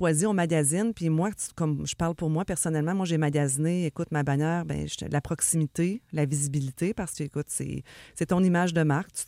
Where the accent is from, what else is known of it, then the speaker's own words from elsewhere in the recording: Quebec, Canada; moi, je viens de l'Abitibi, puis c'était beaucoup ça. Le monde est plus petit, le monde se réfère entre eux.